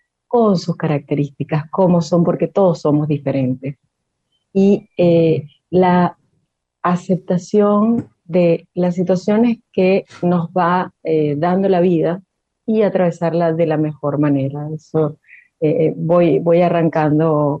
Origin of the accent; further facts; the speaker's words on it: Venezuela; yo soy venezolana y me gradué de odontóloga